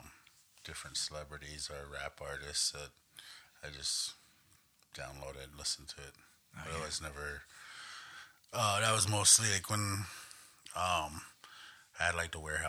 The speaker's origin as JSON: {"language": "English", "town": "Pryor", "region": "Montana", "country": "United States", "tie": "born or raised there", "said": "I grew up in Pryor, Montana. It's about 30 miles south of Billings, as the crow flies"}